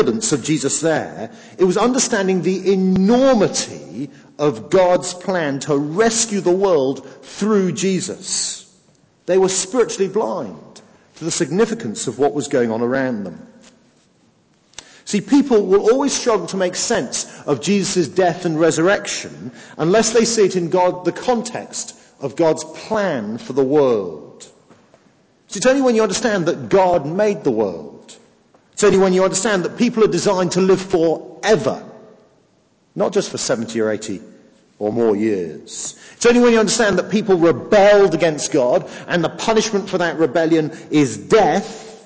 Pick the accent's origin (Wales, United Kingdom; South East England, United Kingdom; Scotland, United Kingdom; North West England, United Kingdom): Wales, United Kingdom; and I'm Welsh.